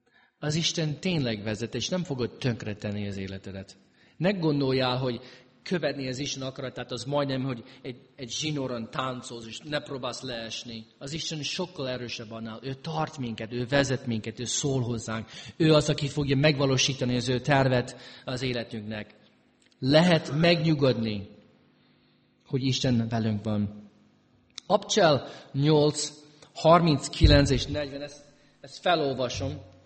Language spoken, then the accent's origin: Hungarian; St. Louis, Missouri, United States; now in Hungary; azért jelentkeztem a St. Louis-i teológiára, mert az én szülővárosom.